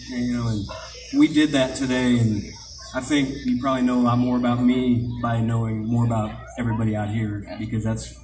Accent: United States; I had a verse about growing up in Muskota.

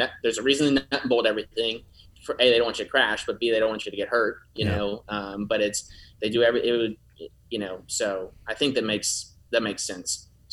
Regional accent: Mooresville, North Carolina, United States; I grew up in Mooresville, so not too far from me.

